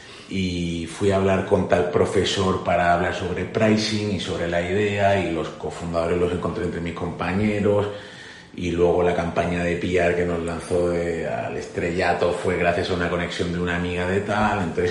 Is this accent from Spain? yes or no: yes; Málaga, Andalusia, Spain; also born or lived in Motril; now in Madrid, Spain; Bueno, pues andaluz, nací en Motril, me he criado en Málaga pues toda mi vida hasta que ya vine a hacer la universidad aquí a Madrid.